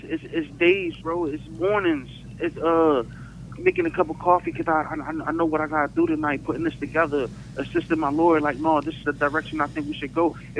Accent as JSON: {"language": "English", "town": "Philadelphia", "region": "Pennsylvania", "country": "United States", "tie": "born or raised there", "said": "North Philly, right? I had a good childhood, man, to be honest."}